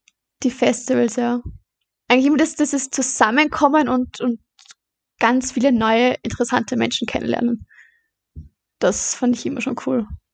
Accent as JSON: {"language": "German", "town": "Baden", "region": "Lower Austria", "country": "Austria", "tie": "born or raised there", "also_born_or_lived": "Vorarlberg", "said": "Ja, genau, ich bin eigentlich in Vorarlberg geboren. Aber mein Papa kommt aus Baden, also sind wir nach Baden gezogen."}